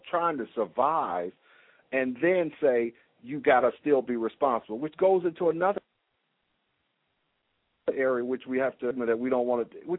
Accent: Birmingham, Alabama, United States; I told you I grew up in Birmingham, right? So I was the seventh of nine children.

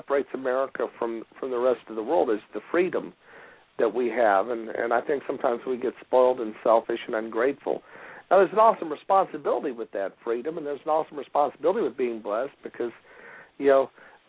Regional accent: United States; it's an awesome responsibility and privilege to be blessed as an American

